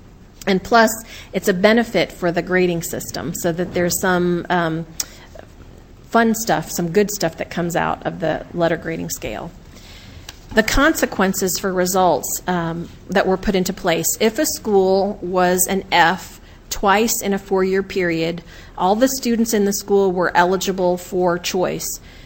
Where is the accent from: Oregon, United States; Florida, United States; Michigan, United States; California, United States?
Florida, United States; Pine Hills; I grew up in Central Florida in an area called Pine Hills, one of the most poor, high-crime communities.